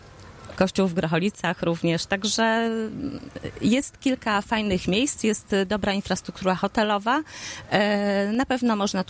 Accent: Bełchatów, Łódź Voivodeship, Poland; kiedyś Bełchatów, ja się tutaj urodziłam, jestem rodowitą bełchatowianką

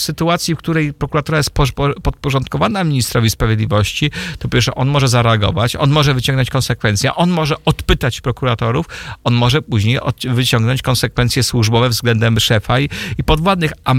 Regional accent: Warsaw, Masovian Voivodeship, Poland; Mimo, że oczywiście z pochodzenia jestem warszawiakiem i tutaj mieszkam.

